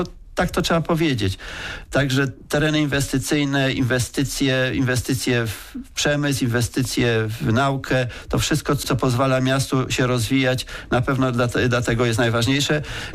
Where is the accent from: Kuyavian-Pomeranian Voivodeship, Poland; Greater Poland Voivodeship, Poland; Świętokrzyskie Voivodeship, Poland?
Świętokrzyskie Voivodeship, Poland; Kielce; Tak, jestem rodowitym Kielczaninem, tak mogę powiedzieć, jestem związany z tym miastem chyba od zawsze.